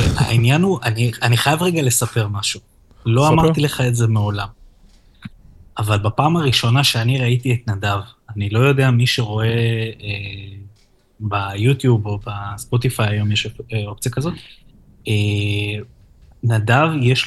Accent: Petah Tikva, Central District, Israel; בוא, גדלתי בפתח תקווה.

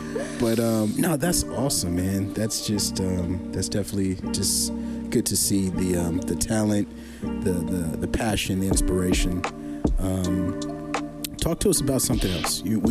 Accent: West Coast, United States; It is interesting, though, because I obviously am from the U.S. I'm from the West Coast, so you drop some East

